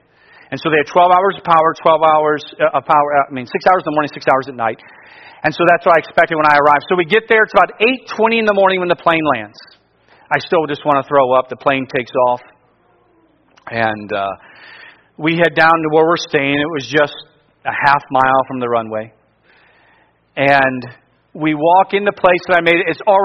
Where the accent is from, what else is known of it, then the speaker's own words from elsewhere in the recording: Cleveland, Ohio, United States; Again, I'm from Cleveland.